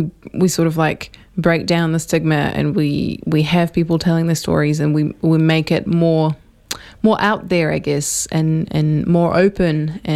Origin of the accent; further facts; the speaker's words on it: France; English is a second language; now in New Zealand; I don't come from New Zealand. I come from France.